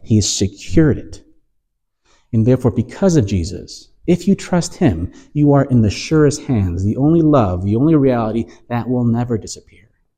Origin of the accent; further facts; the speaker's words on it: Canada; Is your nation, I'm Canadian, Canada, USA, is that your foundation?